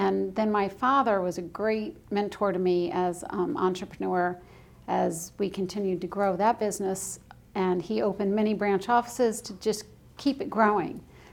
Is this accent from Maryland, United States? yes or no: yes; Silver Spring, Maryland, United States; I grew up in Silver Spring, but I spent a lot of my summers and weekends in West Virginia